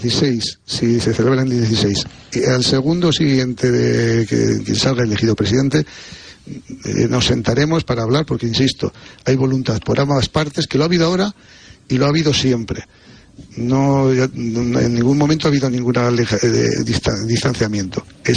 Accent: Haro, La Rioja, Spain; now in Madrid, Spain; todos saben que yo ejerzo de riojano, soy de Haro, pero la verdad que estoy muy agradecido a cómo me ha acogido Madrid. Ya llevo 12 años viviendo aquí

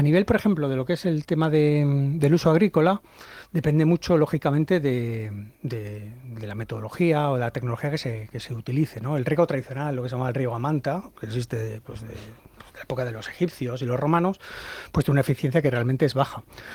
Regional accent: Santander, Cantabria, Spain; yo soy de Santander y disfrutamos del verde, y el verde tiene su costa, que es la lluvia

